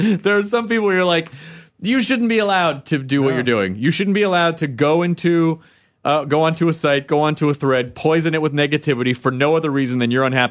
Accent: Australia; accent: Australian; Now, you can hate on my Australian accent.

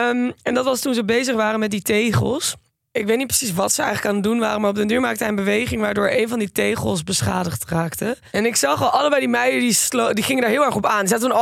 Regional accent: Amsterdam, North Holland, Netherlands; En ik als geboren en getogen Amsterdammer ben erg verbaasd dat hij maar 10 keer naar Amsterdam is geweest.

